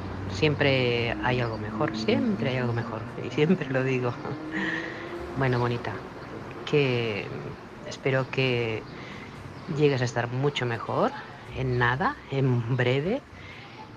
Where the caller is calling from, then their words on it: Manresa, Catalonia, Spain; corresponsal de Manresa, Barcelona.